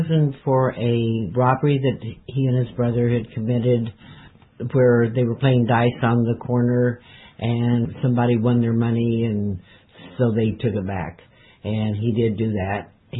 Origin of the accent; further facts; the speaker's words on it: Kansas City, Missouri, United States; also born or lived in Springfield, Missouri; Well, I'm basically from Springfield, Missouri, but I moved up here when I was young and chose not to live in that town. So actually, Kansas City is my hometown.